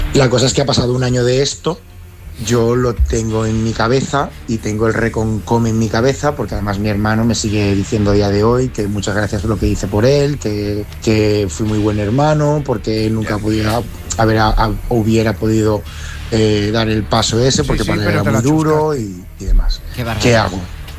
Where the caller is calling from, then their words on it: Valencia, Valencian Community, Spain; de Valencia.